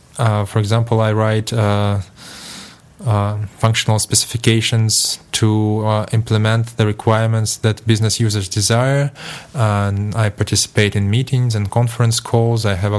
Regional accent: Moscow, Russia; English is a second language; I'm from Moscow, and I'm sitting at my friend's flat in the suburbs of Moscow.

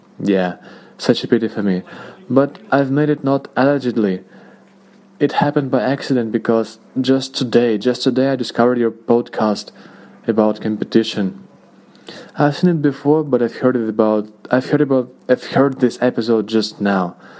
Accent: Russia; English is a second language; I'm from Russia

